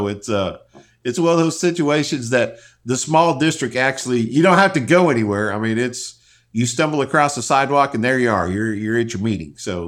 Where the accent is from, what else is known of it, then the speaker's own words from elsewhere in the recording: Wyoming, United States; I come from Wyoming, which is basically a rural state. We only have 500,000 people in the entire state.